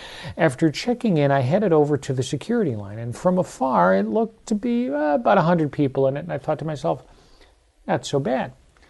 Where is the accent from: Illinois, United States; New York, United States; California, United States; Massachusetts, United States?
Illinois, United States; Chicago; give his listeners my list of gotta-dos when visiting Chicago, my hometown.